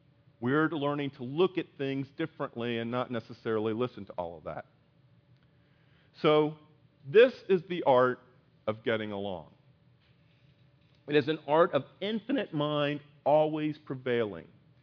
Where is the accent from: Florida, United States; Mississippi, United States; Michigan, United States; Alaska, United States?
Florida, United States; Miami; I've shared with you before that I grew up in Miami, and I actually grew up in Miami when they had the Cuban Missile Crisis.